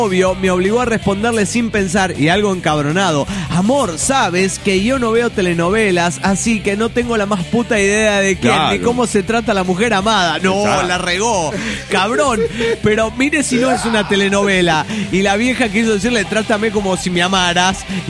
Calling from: New Jersey, United States; de New Jersey.

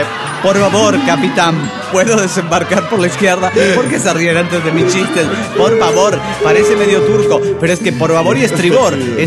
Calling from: Oaxaca, Mexico; de Oaxaca.

